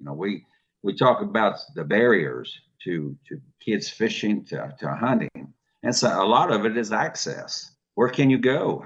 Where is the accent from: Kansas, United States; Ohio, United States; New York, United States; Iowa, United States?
Kansas, United States; Junction City; like growing up in Junction City, I could put a firearm over my shoulder and walk two blocks and I was out in the woods.